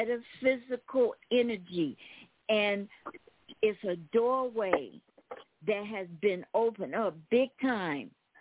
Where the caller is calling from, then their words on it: Miracle Valley, Arizona, United States; I'm calling you from Miracle Valley, Arizona. Look it up.